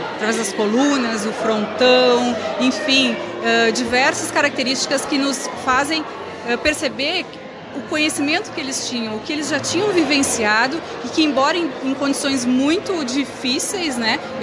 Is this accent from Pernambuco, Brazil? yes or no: no; Pelotas, Rio Grande do Sul, Brazil; now in Carlos Barbosa, Brazil; Eu estou em Carlos Barbosa, eu sou natural de Pelotas e moro em Carlos Barbosa desde 2001. Então fazem 21 anos já que eu estou na cidade, que eu moro na cidade, que é a minha cidade, né? Que me adotou.